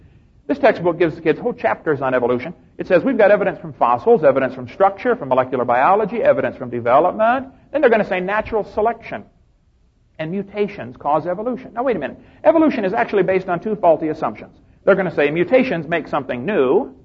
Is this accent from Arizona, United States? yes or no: no; Illinois, United States; And I come from Illinois, corn country, and they get lots of varieties of corn.